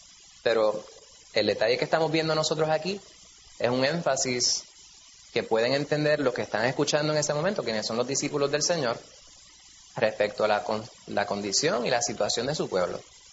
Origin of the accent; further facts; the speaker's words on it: Puerto Rico; La manera que nosotros vemos el mundo y entendemos la realidad, ¿verdad?, como puertorriqueños